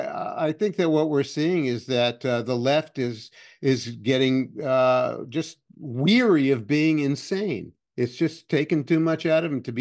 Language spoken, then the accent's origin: English; United States; as an American Jew, I'm very embarrassed by people like Mark Elias and Norm Eisen and Michael Sussman